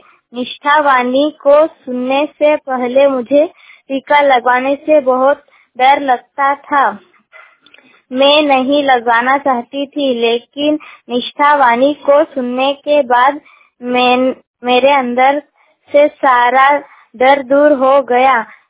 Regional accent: Gandhawal, Madhya Pradesh, India; मैं पाटी तहसील के ग्राम गंधावल की निवासी हूँ

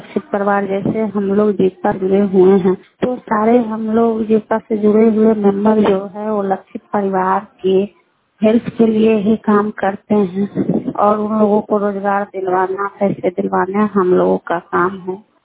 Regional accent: Anwarpur, India; और मैं लालगंज प्रखंड के अनवरपुर गांव के निवासी हूं।

